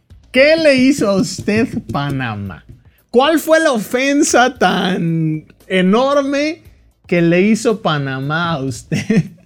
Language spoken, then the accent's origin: Spanish; Mexico; como mexicano que conoce el abanico de opciones